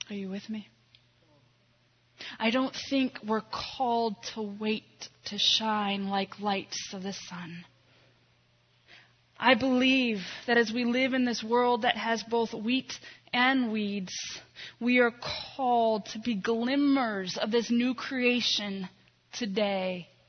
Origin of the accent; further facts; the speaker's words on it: Bourbonnais, Illinois, United States; When I was 14 years old, my hometown, Bourbonnais, Illinois, had an event every year called the Friendship Festival.